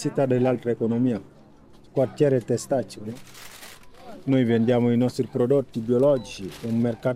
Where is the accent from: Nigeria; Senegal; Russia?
Senegal; Italian is a second language; now in Italy; vengo dal Senegal. Sono arrivato in Italia nel 2007.